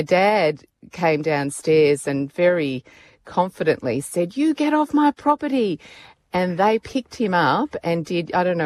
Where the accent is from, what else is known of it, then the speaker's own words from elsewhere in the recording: Perth, Western Australia, Australia; also born or lived in Hong Kong; I grew up in Perth, but I spent a lot of time in Hong Kong.